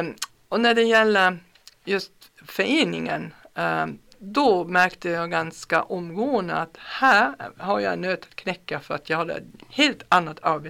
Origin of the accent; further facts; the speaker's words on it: Germany; now in Sweden; nu kommer jag också från Tyskland där det finns sådana samarbeten och samverkan på ett helt annat sätt.